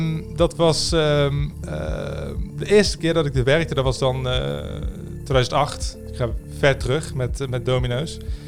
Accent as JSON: {"language": "Dutch", "town": "Roosendaal", "region": "North Brabant", "country": "Netherlands", "tie": "born or raised there", "also_born_or_lived": "Papendrecht", "said": "Ik ben 28 jaar. Opgegroeid in Roosendaal dus. En ik ben geboren in Papendrecht. Dat is heel ergens anders. Het is een stukje verder weg van Roosendaal."}